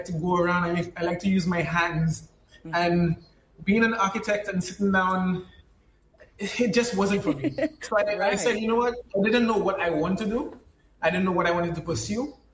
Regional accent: St. Lucia; also born or lived in Barbados; I was born in St. Lucian. I was born in Lucian. Right. Grew up in Barbados for a number of years.

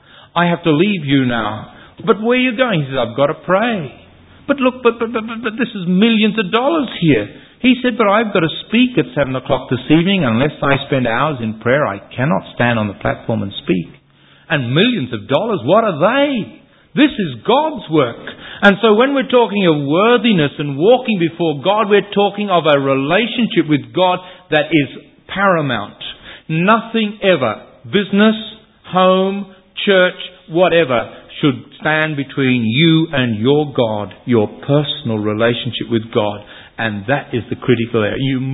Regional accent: Western Australia, Australia; I came from Western Australia

